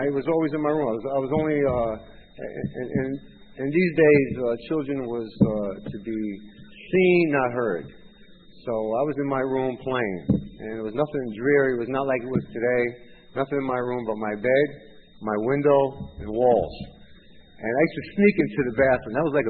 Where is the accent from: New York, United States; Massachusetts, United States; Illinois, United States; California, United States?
New York, United States; White Plains; born there; I was born in White Plains, New York. My family gave me for adoption at birth.